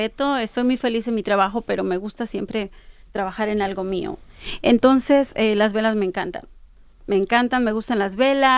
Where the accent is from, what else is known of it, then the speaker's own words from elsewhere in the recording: Puebla, Mexico; soy de México, nací en Puebla